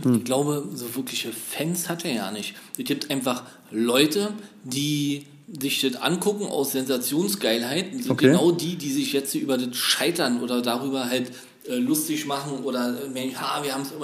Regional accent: Berlin, Germany; wir jetzt gerade im Moment wieder als Berliner zum Beispiel nicht nach Mecklenburg-Vorpommern reisen können

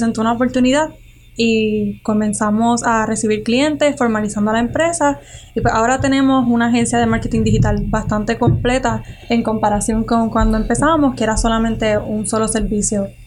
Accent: Arecibo, Puerto Rico; y yo soy de Arecibo

